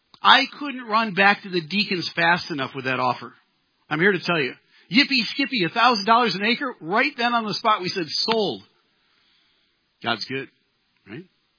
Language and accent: English; Midwest, United States; Now, I don't know if this is a Midwest term or not. I grew up in the Midwest.